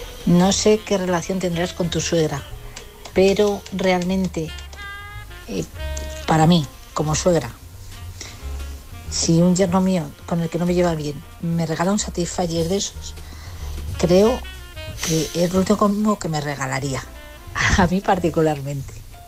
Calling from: Madrid, Community of Madrid, Spain; de Madrid

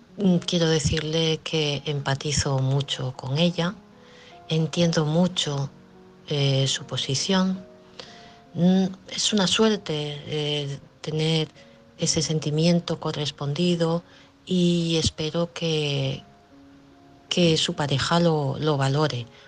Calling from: Barcelona, Catalonia, Spain; de Barcelona.

